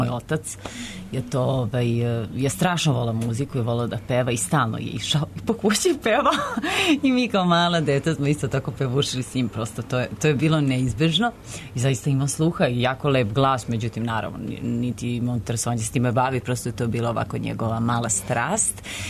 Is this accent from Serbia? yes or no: yes; Valjevo, Šumadija and Western Serbia, Serbia; u mom rodnom gradu Valjevu